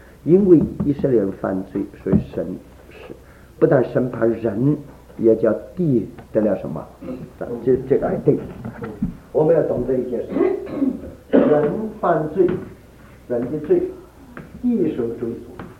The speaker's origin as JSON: {"language": "Chinese", "country": "China", "said": "我们中国人讲城门失火，什么吃鱼啊？"}